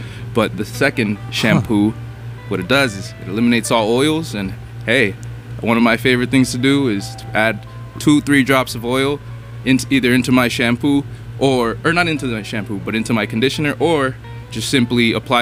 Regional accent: Chicago, Illinois, United States; Yeah, I'm from Chicago, so I grew up enjoying being in the barbershop

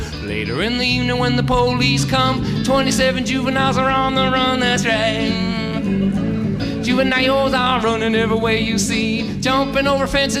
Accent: Lynn, Massachusetts, United States; Well, I am from Lynn, what can I say? People from Lynn act this way.

